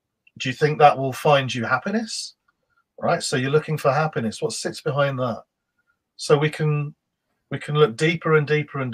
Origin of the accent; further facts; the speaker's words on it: England, United Kingdom; I'm from England, you're from Ireland